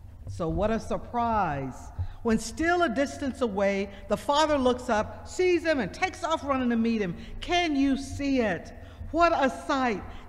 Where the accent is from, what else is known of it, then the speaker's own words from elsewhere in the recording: Mississippi, United States; I'm from Mississippi. Some of y'all are from Virginia or other places.